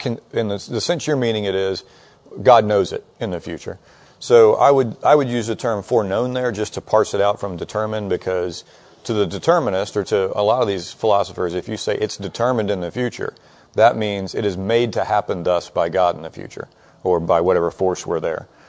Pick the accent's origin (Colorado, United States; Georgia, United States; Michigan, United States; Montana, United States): Georgia, United States; Atlanta; born there; I was born in Atlanta, so I can say this.